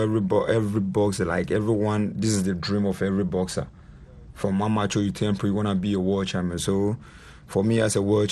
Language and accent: English; Accra, Greater Accra, Ghana; I fight for my people because I grew up in Bukom, you know, the era, and I've got the passion.